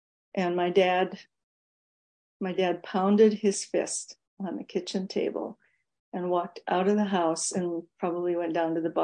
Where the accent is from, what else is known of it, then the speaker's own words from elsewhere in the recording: Buffalo, Minnesota, United States; then high school buddies around my hometown of Buffalo, Minnesota, small community, were getting drafted. Why? Because they were farm boys.